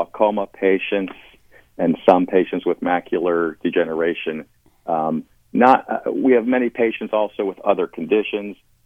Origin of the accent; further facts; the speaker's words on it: Coral Springs, Florida, United States; also born or lived in Minnesota; I grew up in South Florida in Coral Springs, but I took off to the Midwest for 13 years for my training.